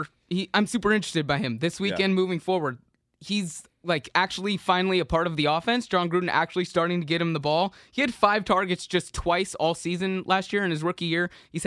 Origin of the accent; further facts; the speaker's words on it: United Kingdom; accent: English; And I get to talk about your Dolphins with my English accent.